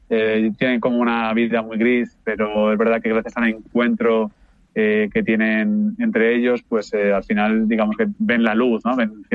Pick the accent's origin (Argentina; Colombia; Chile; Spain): Spain; Alicante, Valencian Community; yo claro, soy de Alicante, entonces uh-huh. Me hacía mucha ilusión que, pues, claro, que toda mi familia y todos mis amigos y la gente de allí pues pudiera verla.